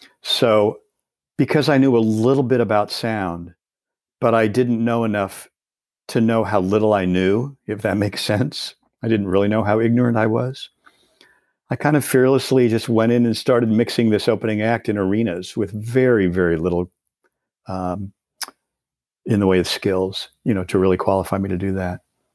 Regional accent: Kansas City, Missouri, United States; And then a few years later, they came to my hometown of Kansas City, and my parents, God bless them, took my brother and I to see

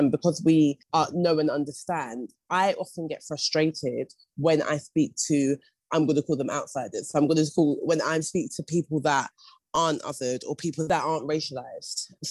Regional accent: South East England, United Kingdom; I'm from Surrey and I'm a middle-class white woman.

